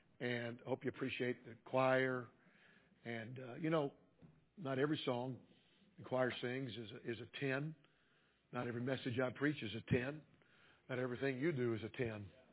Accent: the South, United States; and I'm from the South. I like a little bluegrass, okay?

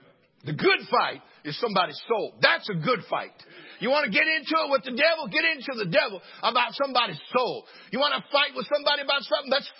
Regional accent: Pittsburg, California, United States; Eddie Hart was from my hometown, Pittsburgh, California.

